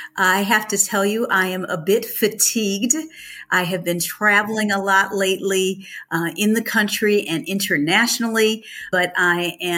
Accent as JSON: {"language": "English", "town": "Milwaukee", "region": "Wisconsin", "country": "United States", "tie": "born or raised there", "said": "I was raised in the Midwest in Milwaukee, Wisconsin. My parents were part of the Great Migration. They moved from the South to the North to build a better life for their kids"}